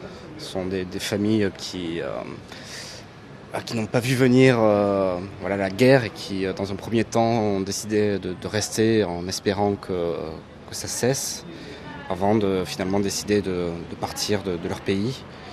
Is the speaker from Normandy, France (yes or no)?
no; Toulouse, Occitanie, France; j'ai 28 ans, je viens du sud de la France, de Toulouse.